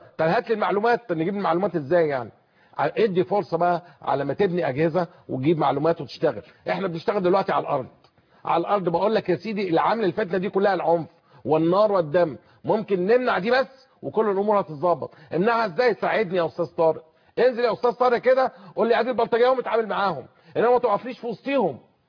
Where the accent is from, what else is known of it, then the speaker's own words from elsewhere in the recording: Giza, Giza Governorate, Egypt; ابص الاقي عندنا في المنطقه، انا من الجيزه مثلا